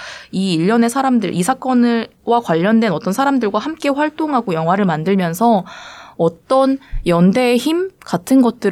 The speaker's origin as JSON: {"language": "Korean", "country": "South Korea", "said": "내가 한국에서 태어났다는 이유로 이런 죄책감을 느껴야 되는 것인가?"}